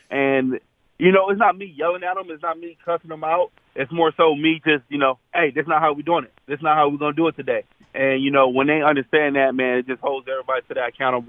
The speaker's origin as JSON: {"language": "English", "town": "Long Beach", "region": "California", "country": "United States", "tie": "born or raised there", "said": "Growing up in Long Beach teaches a lot."}